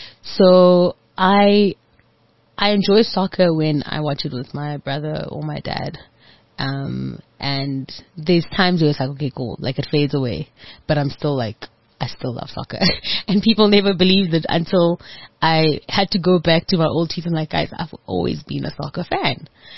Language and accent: English; Orlando, Florida, United States; obviously receiving love from home and where I grew up in Orlando